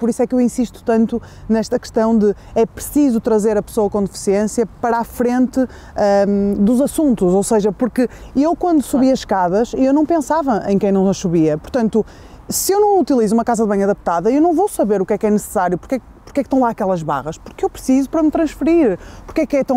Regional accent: Porto, Portugal; que eu sou do Porto

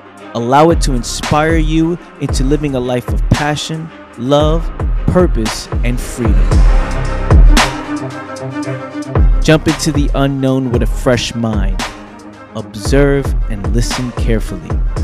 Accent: Bronx, New York, United States; See, me growing up in the Bronx, I've learned so much about what it means to be of quality

